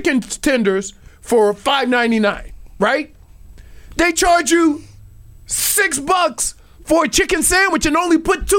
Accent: Louisiana, United States; Let me tell you something. I'm from Louisiana. I've been through some things.

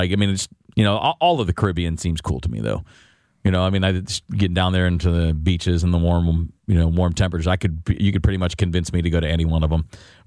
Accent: Detroit, Michigan, United States; Growing up in the Detroit area.

